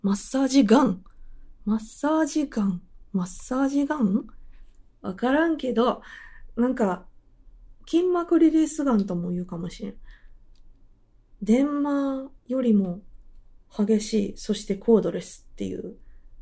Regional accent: Osaka, Japan; 大阪人です。大阪人オブ大阪人です。大阪生まれ、大阪育ちです。

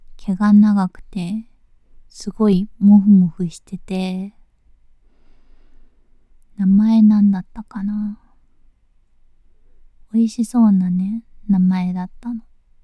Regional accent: Tokyo, Japan; 出身は東京都です。

